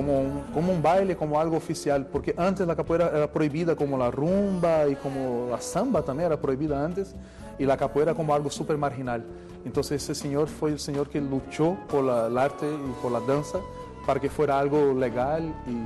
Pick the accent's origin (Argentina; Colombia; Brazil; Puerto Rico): Brazil; Spanish is a second language; also born or lived in Paris; Pero claro, como brasileño me encanta el sol, el clima es un privilegio.